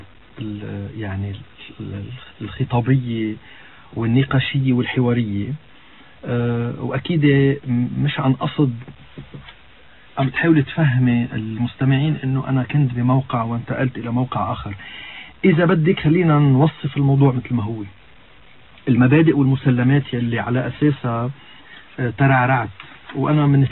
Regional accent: Akkar, Lebanon; طلعت على عكار على ضيعتي، لأنه أكثر منطقة ممكن تحميني

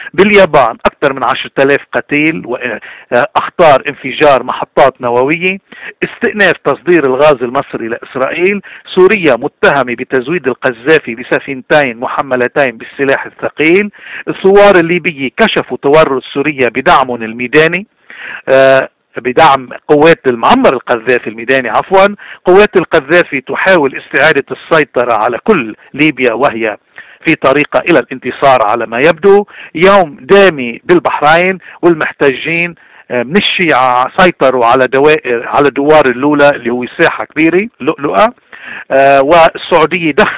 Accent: Lebanon; ونحن كلبنانيين من كل الطوائف والمذاهب نحن إيماننا بلبنان

